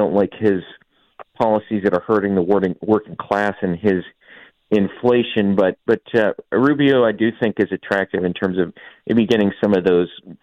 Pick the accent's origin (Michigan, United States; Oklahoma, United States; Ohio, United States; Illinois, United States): Ohio, United States; and I'm actually from Ohio originally